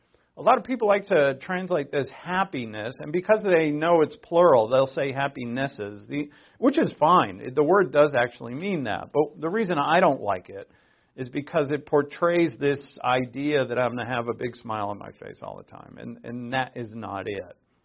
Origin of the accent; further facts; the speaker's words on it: Newport, Rhode Island, United States; I grew up in Rhode Island, in Newport, Rhode Island, if you ever heard of.